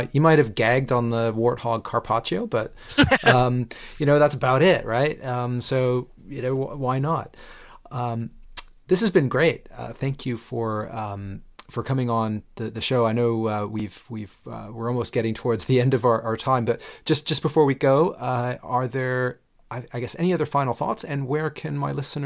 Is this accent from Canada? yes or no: yes; Canada; now in London, United Kingdom; I'm not even an American. I'm a Canadian based in London.